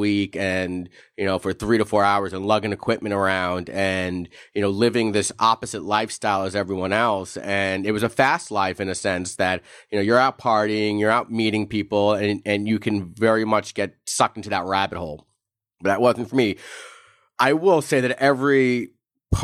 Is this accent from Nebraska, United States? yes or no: no; New York, United States; moved away as an adult; So I'm originally from New York, and so throughout my whole upbringing, you know, I was surrounded just by the creative arts, by musicians, and upon moving to Southern California in the late 90s